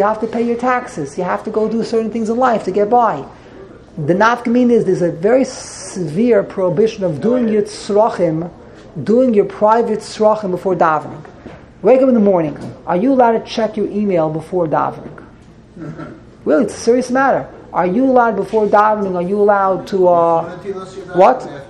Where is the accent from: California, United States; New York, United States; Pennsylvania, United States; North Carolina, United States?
New York, United States; Flatbush; that's how I remember it being done in my early days growing up in Flatbush.